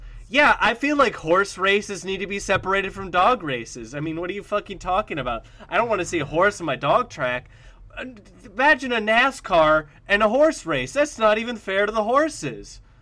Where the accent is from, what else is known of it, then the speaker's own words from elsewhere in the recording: Washington, United States; I'm from Washington, if you didn't know.